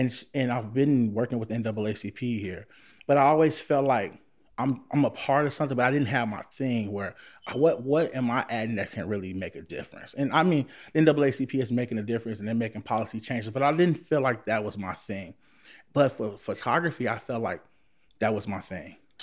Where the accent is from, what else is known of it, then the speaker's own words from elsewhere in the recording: Chicago, Illinois, United States; I grew up in Humboldt Park. I went to Clemente, but now people will say Humboldt Park is a part of the west side.